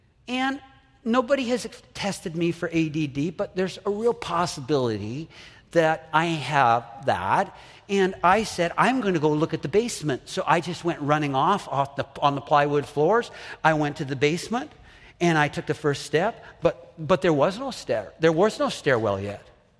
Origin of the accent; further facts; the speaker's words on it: Saskatoon, Saskatchewan, Canada; When I was a little boy, growing up in Saskatoon, my dad said to me one day when I was 6 years old